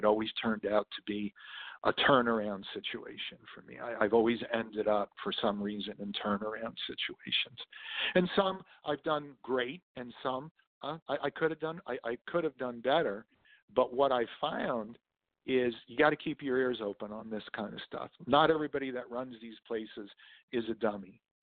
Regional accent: New York City, New York, United States; also born or lived in North Jersey; I am from New York City. Was born and raised in the Bronx in New York and spent time up in North Jersey.

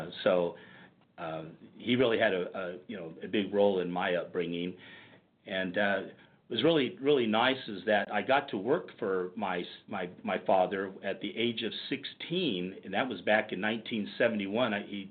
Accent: Lake Tahoe, United States; Well, I grew up in Lake Tahoe. And I was raised by a stepfather.

